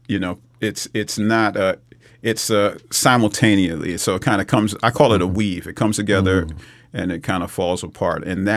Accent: New York City, New York, United States; I grew up in Brooklyn, New York. Yeah.

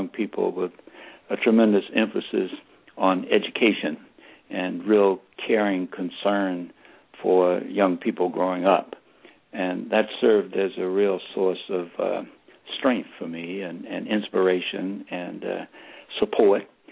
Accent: Memphis, Tennessee, United States; As I said, growing up in Memphis with all the separate bathrooms and water fountains and sitting on the back of the bus and all those kinds of things.

